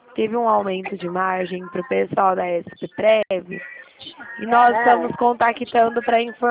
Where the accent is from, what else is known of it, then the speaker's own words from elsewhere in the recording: Presidente Prudente, São Paulo, Brazil; Presidente Prudente.